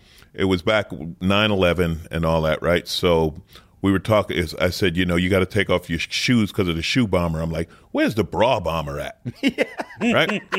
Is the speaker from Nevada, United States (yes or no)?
no; Queens, New York, United States; Yeah, I grew up in Queens.